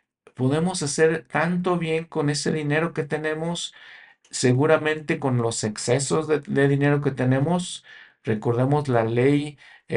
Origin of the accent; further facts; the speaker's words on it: Mexico; en México, en mi país, hay muchos minerales preciosos.